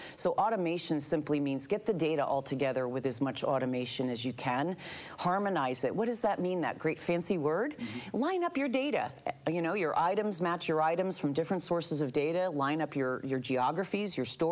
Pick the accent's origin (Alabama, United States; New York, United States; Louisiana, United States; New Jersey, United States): New York, United States; I'm from the Northeast. For some of you who can't tell, I'm a New Yorker born and bred. I've retransplanted here for 15 years.